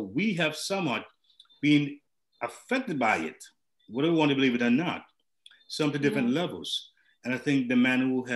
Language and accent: English; Jamaica; born there; you know, I was born in Jamaica, and I've heard enough